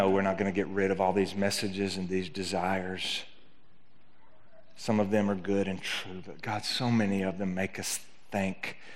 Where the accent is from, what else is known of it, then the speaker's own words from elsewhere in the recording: Alabama, United States; Maybe it's because I grew up in North Alabama and it's close to Brewer, redneck.